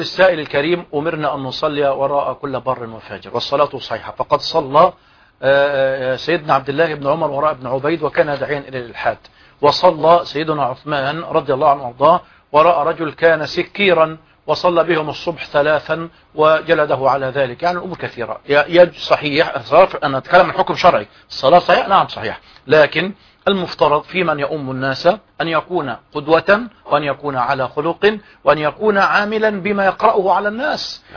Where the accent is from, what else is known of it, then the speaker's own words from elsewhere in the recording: Egypt; عندنا في مصر